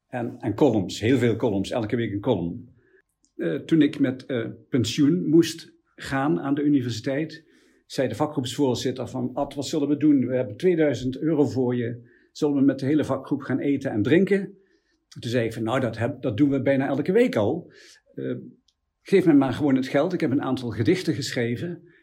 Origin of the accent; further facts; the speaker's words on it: Maastricht, Limburg, Netherlands; Ik ben geboren op de Luikerweg in Maastricht. Maar opgegroeid in Limmel, in een wijk in Noord-Maastricht. Vervolgens in Nijmegen en Amsterdam sociologie gestudeerd. En daarna het grootste deel van mijn leven aan de universiteit hier in Maastricht gewerkt.